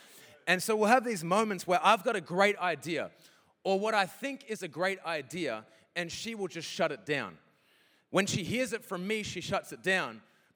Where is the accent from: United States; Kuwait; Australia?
Australia; Queensland; also born or lived in Philippines; My accent is a little bit weird because I lived in the Philippines for about 4 years. And so that just changed my accent and made me sound American with some words I say. So that's why I sound a little bit weird and not like a proper Queenslander.